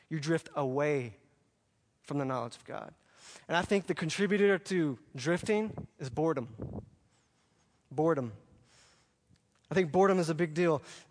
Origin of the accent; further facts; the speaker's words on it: Alabama, United States; I grew up on the Gulf Coast. I live right on the Mobile Bay down there in Alabama.